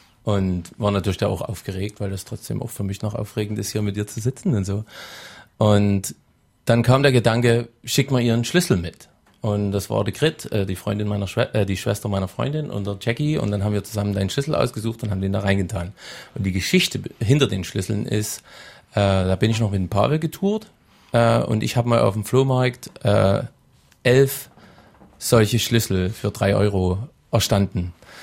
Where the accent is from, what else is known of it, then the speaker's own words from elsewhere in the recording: Oberwiesenthal, Saxony, Germany; wo ich nach Oberwiesenthal gehe, wo ich herkomme